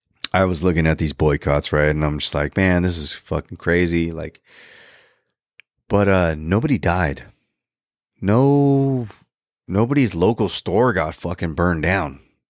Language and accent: English; United States; I am an American. That's all I care about is America.